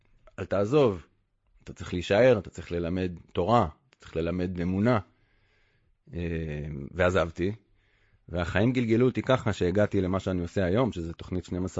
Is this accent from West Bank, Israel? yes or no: yes; Kfar Adumim, West Bank, Israel; also born or lived in Tel Aviv; אני מתנחל, גדלתי בכפר אדומים, כאילו. אני חייתי המון שנים בתל אביב, עבדתי בערוץ תקשורת, שוב, הכל במרכאות, מאוד חילוני, תל אביבי